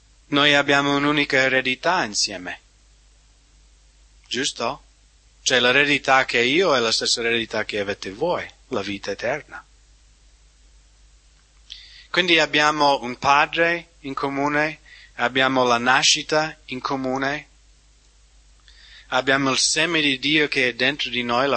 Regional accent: United States; Io sono americano

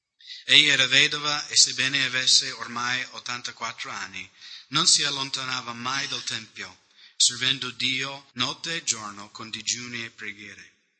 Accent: United States; Italian is a second language; now in Italy; Noi viviamo in Italia, io vengo dagli Stati Uniti

